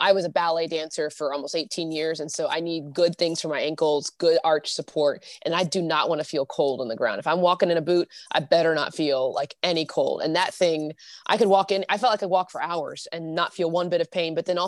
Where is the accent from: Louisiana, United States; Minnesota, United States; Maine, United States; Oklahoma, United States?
Oklahoma, United States; I'm from Oklahoma, I'll butcher every name, so it's all good.